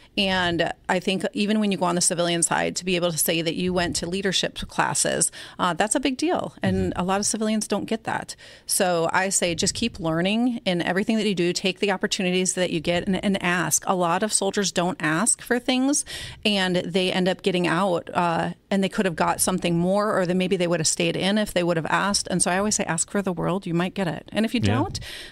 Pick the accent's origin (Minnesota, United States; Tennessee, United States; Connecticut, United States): Minnesota, United States; I decided to do it and it wasn't easy, but it was a blast.